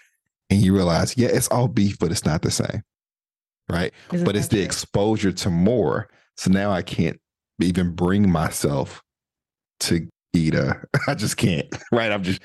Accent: Midwest, United States; I'm from the Midwest, so we had basements.

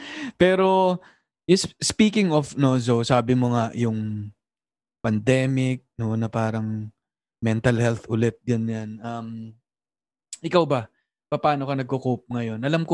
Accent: Novaliches, Metro Manila, Philippines; Kasi ikaw taga Makati ka, ako taga Novaliches.

